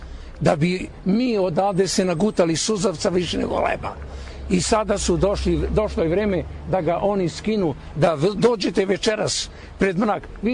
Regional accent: Mitrovica, Mitrovica District, Kosovo; Ja sam iz Mitrovice starosedeoc. 150 godina je moja postavljena u Mitrovici.

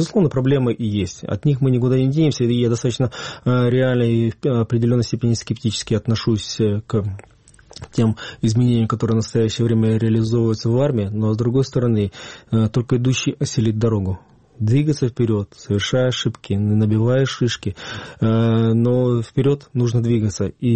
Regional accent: Simferopol, Crimea, Ukraine; когда украинским станет Крым, Симферополь, мой родной город.

